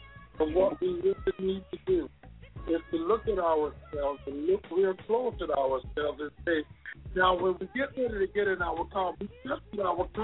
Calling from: St. Cloud, Florida, United States; I'm calling from St. Cloud, Florida.

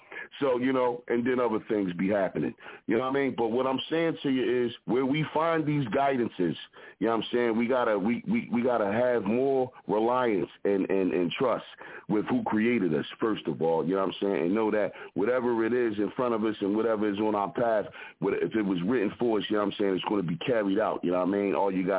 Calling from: Philadelphia, Pennsylvania, United States

